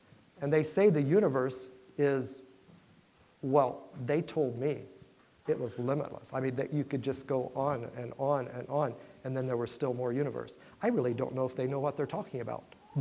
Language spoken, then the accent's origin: English; Kokomo, Indiana, United States; I came from Kokomo, Indiana.